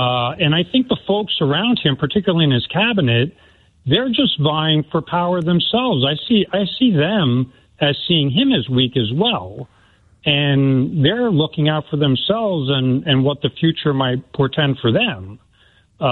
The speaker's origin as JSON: {"language": "English", "region": "New York", "country": "United States", "said": "You know, I'm from New York originally, from his backyard essentially"}